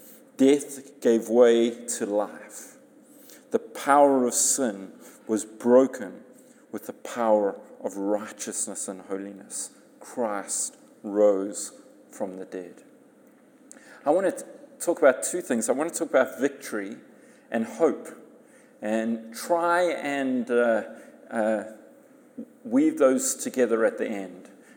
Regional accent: South Africa; which for us as South African is like doubly the worst

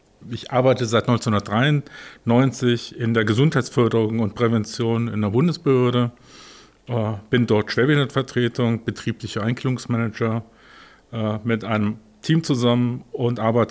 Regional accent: Cologne, North Rhine-Westphalia, Germany; Ich bin Kölner, in Köln geboren aufgewachsen und lebe immer noch in Köln.

